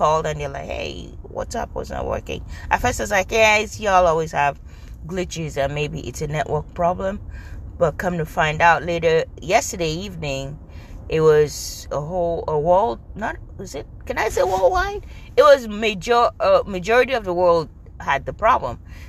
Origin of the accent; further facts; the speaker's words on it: Nigeria; I'm an 80s kid. It is crazy how we went from no social media. Well, I grew up in Nigeria.